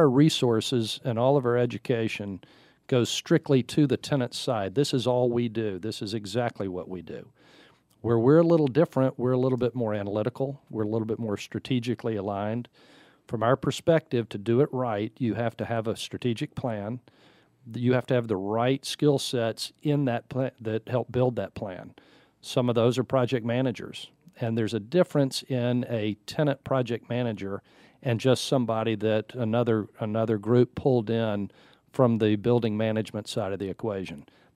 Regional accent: Atlanta, Georgia, United States; I'm originally from Atlanta. I've seen Atlanta grow quite a bit since I've been here.

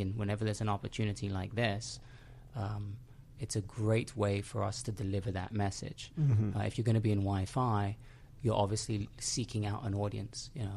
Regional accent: Alabama, United States; Yeah, I'm actually from Alabama.

